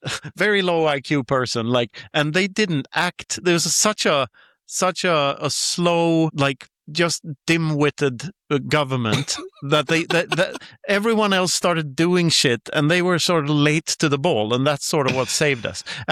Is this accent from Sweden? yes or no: yes; Sweden; now in Spain; I'm from Sweden, and Sweden is known for having a very loose policy during the COVID years.